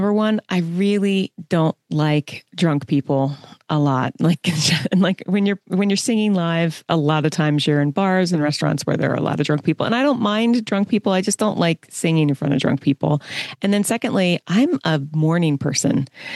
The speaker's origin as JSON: {"language": "English", "region": "East Coast", "country": "United States", "tie": "born or raised there", "said": "I was raised on the East Coast. So it's very, very far away."}